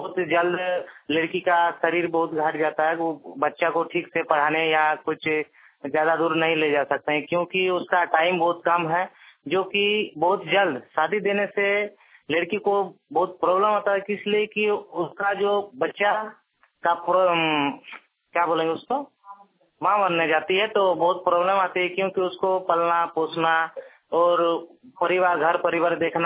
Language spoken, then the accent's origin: Hindi; Chapri, Jharkhand, India; मैं चापरी से हूँ, घाटशिला प्रखंड पूर्वी सिंहभूम।